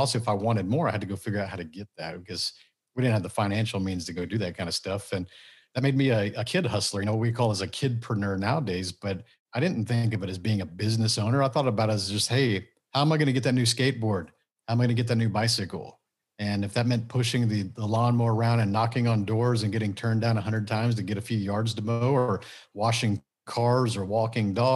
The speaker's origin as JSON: {"language": "English", "region": "Texas", "country": "United States", "tie": "born or raised there", "said": "I grew up, I would say, lower middle class as a suburb of Houston. Small town when I was there, it was probably about 15,000 total people."}